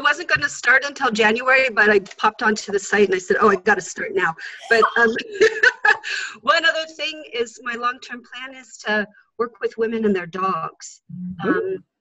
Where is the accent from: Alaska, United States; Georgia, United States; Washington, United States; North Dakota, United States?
Washington, United States; Seattle; now in Denver, United States; I'm from Seattle. I have been living in Denver for the last 20 years. Part of my business plan is to get back to Seattle, to God's country, as I call it.